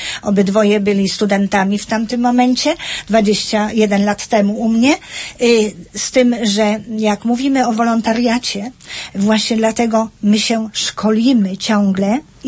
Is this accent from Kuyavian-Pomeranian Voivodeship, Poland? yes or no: yes; Toruń, Kuyavian-Pomeranian Voivodeship, Poland; born there; Ja wywodzę się też z Kaszub, wprawdzie urodzona w Toruniu, ale rodzice. I często tam też bywam.